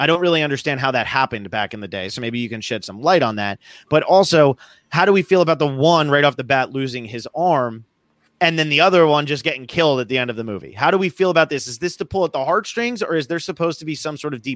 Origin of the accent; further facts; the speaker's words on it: Northeast, United States; because a stick bug to me, like growing up in the Northeast, you see those all the time.